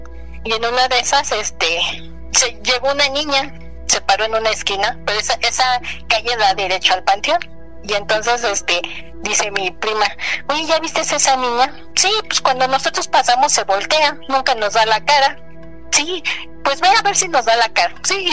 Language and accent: Spanish; San Lorenzo Acopilco, Mexico City, Mexico; nosotros somos del pueblo de San Lorenzo Acopilco, por allá por Coajimalpa.